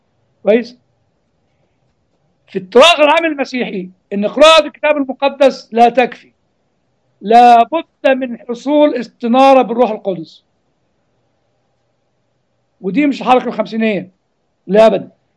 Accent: Egypt; هذا الكلام كان أول من اكتشفوا وكتبوا وقالوا عندنا في مصر اتنين

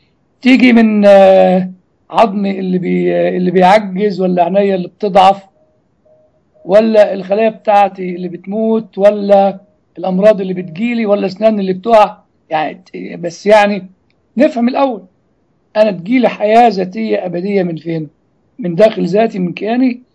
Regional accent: Egypt; زي ال 128 عندنا في مصر

